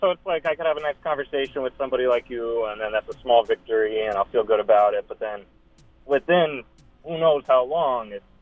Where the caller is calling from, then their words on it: Staten Island, New York, United States; Staten Island.